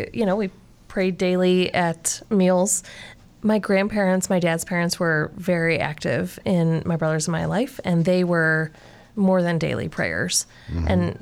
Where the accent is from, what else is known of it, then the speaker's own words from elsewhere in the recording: Painesville, Ohio, United States; I grew up in Painesville, Ohio, which is where we are again now.